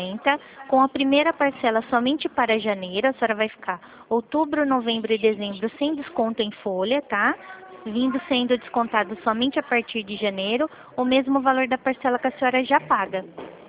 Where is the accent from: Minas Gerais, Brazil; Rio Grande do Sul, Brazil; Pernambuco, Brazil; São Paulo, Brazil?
São Paulo, Brazil; Rio Claro; Eu sou daqui de Rio Claro, eu sou aqui do lado da agência da Avenida 3 aqui.